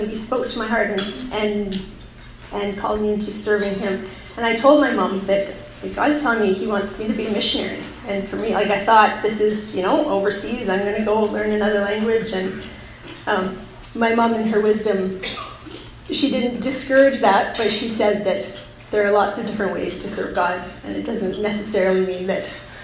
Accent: Winnipeg, Manitoba, Canada; I come from Winnipeg, from what I thought was a perfectly normal family. I had a mom and a dad and a big brother and a little sister. My mom's family is French Catholic, and my dad's family was British Anglican.

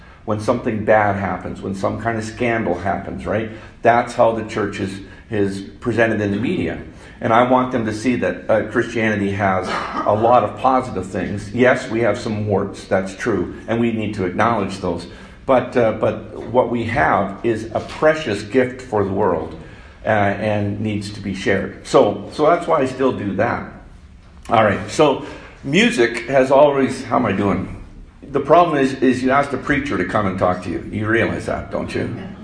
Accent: Alberta, Canada; moved away as an adult; now in Saskatchewan, Canada; I came from Alberta, but once I moved to Saskatchewan, like to seminary, I have never left Saskatchewan.

